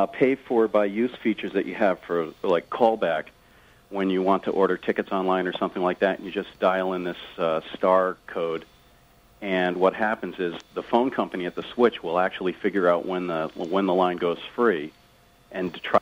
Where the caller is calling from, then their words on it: New Jersey, United States; I'm calling from New Jersey, and I just found out from a friend of mine that we now have a choice of local phone service.